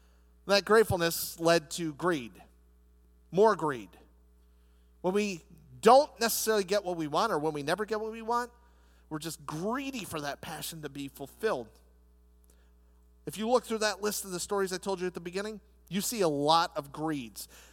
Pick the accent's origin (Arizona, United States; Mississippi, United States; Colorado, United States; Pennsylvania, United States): Pennsylvania, United States; Lancaster